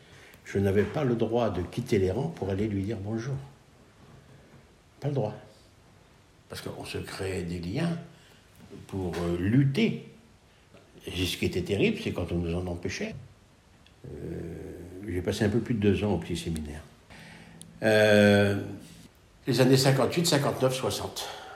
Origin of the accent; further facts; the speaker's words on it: Domloup, Brittany, France; je suis né à Donloup le 6 septembre 1947. Voilà, je suis resté toujours à Donloup, j'ai 76 ans aujourd'hui.